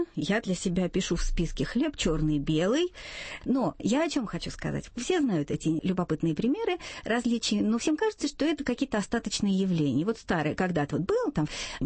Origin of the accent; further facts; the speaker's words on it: Irkutsk, Irkutsk Oblast, Russia; now in Moscow, Russia; Вот я приехала из Иркутска, и там в университете замечательные люди, великолепные лингвисты.